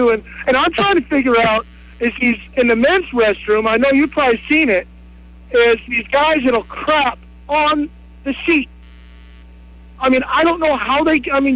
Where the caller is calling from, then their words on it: Baumholder, Rhineland-Palatinate, Germany; I'm the guy from Baumholder, Germany.